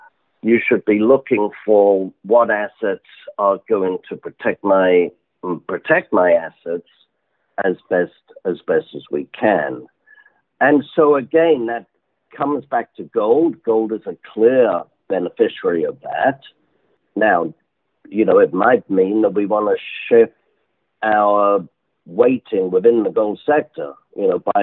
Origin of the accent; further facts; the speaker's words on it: England, United Kingdom; Notice as an Englishman, I separate Britain from Europe.